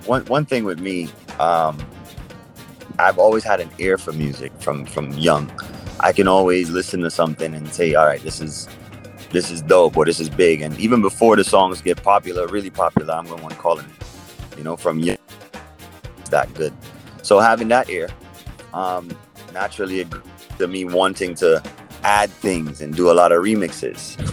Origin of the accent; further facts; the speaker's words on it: New York, United States; also born or lived in Trinidad and Tobago / Atlanta; I was born in Trinidad and Tobago. And I'd say, you know, I kind of grew up everywhere. Grew up in New York, Atlanta, you know, just kind of here and there everywhere.